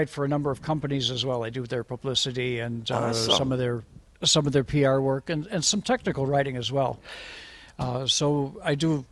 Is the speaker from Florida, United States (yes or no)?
no; Anderson, Indiana, United States; I'm from Anderson, Indiana, just right outside of Indianapolis.